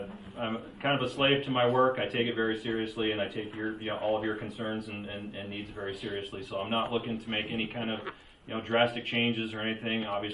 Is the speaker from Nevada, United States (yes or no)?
yes; Las Vegas, Nevada, United States; I'm born and raised in Las Vegas, and I've been coming up to the mountain for pretty much my whole life.